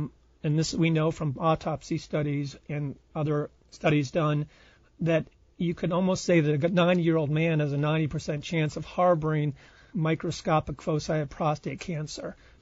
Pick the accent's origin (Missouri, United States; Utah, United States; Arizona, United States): Arizona, United States; Tucson; I grew up in Tucson, Arizona. I went to undergrad at University of Arizona.